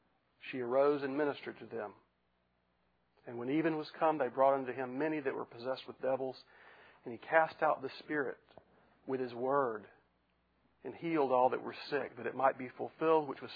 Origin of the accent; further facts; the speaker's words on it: Louisiana, United States; growing up in Louisiana where it was Roman Catholicism was rampant